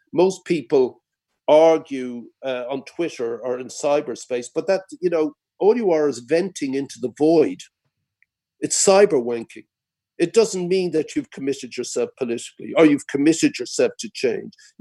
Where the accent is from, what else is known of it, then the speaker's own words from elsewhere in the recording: Ireland; And I say that as an Irish person who over the last 12 years have enacted the greatest social and cultural revolution in Western Europe in our time